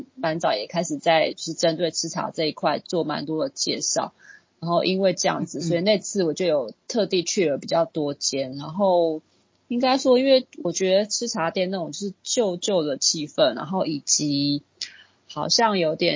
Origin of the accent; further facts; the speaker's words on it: Taiwan; 一去就跟他说我是台湾人。